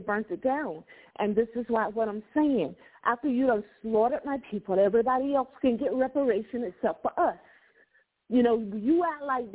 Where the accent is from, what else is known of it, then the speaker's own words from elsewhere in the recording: Windfall, North Carolina, United States; born there; I was born in North Carolina on the Outer Banks, near the Outer Banks.